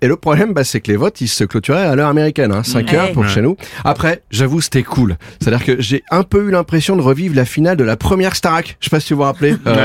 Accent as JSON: {"language": "French", "region": "Brittany", "country": "France", "said": "je suis breton"}